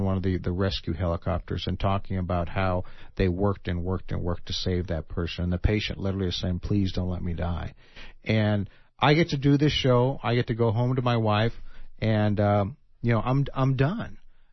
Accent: Mexico; I was raised in Mexico

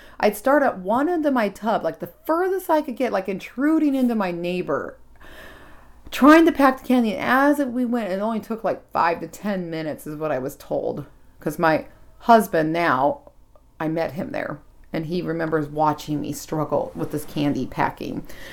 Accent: Linden, California, United States; Linden, my hometown, is known for strawberries. It's one of the strawberry capitals of the world.

